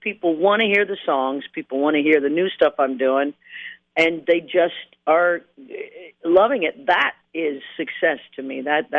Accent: Kansas, United States; You know, I was raised in the Midwest, and I just can't seem to get that out of me.

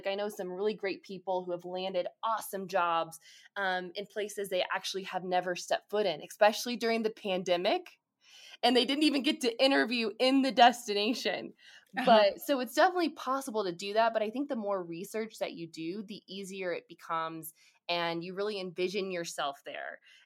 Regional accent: Kansas City, Missouri, United States; So I grew up in Kansas City and went to undergrad at the University of Kansas and did journalism.

